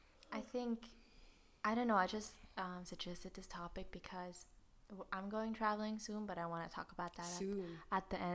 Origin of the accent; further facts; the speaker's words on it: Switzerland; because I grew up only in Switzerland, that also made me, you know, who I am today.